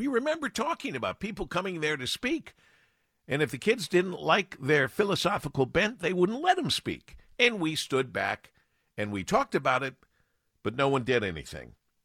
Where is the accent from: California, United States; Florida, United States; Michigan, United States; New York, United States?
Michigan, United States; Monroe; We start with sad news from my hometown of Monroe, Michigan, born and raised in Monroe.